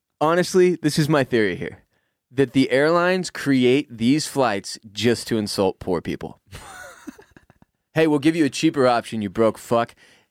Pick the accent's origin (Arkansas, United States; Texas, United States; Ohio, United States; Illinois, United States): Texas, United States; Houston; being Florida people and me growing up in Houston, you know